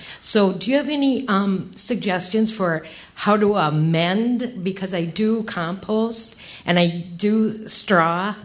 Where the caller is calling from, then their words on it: Appleton, Wisconsin, United States; I'm from Appleton.